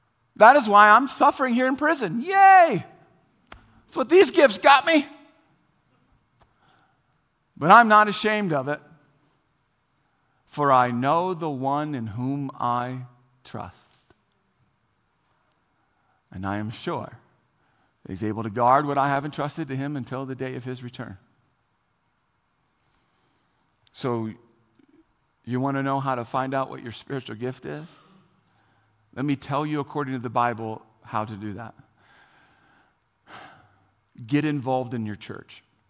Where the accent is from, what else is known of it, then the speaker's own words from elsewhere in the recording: Indiana, United States; and I grew up in Indiana. In Indiana, if you didn't know this, you're born with a basketball in your hand.